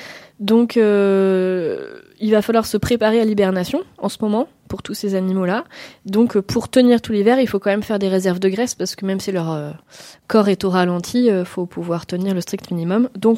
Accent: Occitanie, France; dans des cavités qui sont nombreuses chez nous en Lozère.

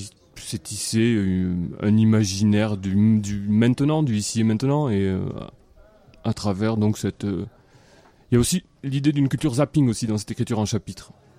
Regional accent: Nouvelle-Aquitaine, France; moi, je viens donc du Pays Basque, et à Baïgorri, un tout petit village

